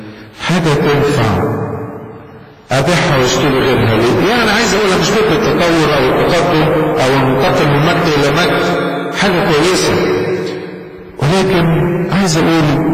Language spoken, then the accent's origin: Arabic; Egypt; مشكلة الوقت عندنا في مصر، هو في بطالة في مصر ولا مفيش؟